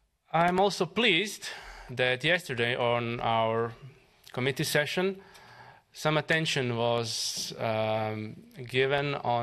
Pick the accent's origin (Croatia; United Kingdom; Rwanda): Croatia; I come from Croatia, as my colleague Mr. Terhes said